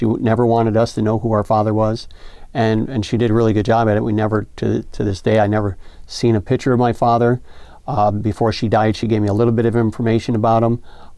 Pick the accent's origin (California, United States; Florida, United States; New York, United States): New York, United States; Buffalo; So, you know, I grew up in Buffalo, New York, grew up in the ghetto. We were very poor.